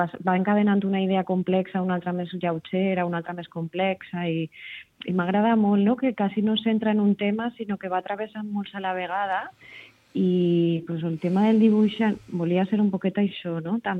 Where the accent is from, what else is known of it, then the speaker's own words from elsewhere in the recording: Picanya, Valencian Community, Spain; jo m'he criat en Picanya, en un poblet que està allà a l'Horta Sud, que justament està arrelada a tot l'ambient de cooperatives de taronja allà en València.